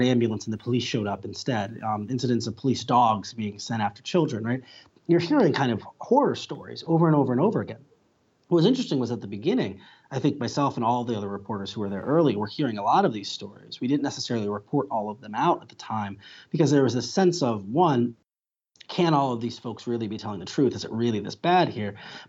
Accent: Cleveland, Ohio, United States; Now, Cleveland's my hometown. It's where I grew up. It's where my family still lives.

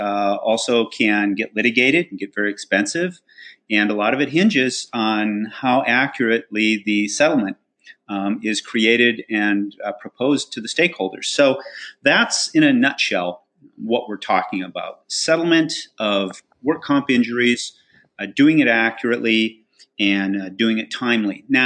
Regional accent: California, United States; look into my home state, California

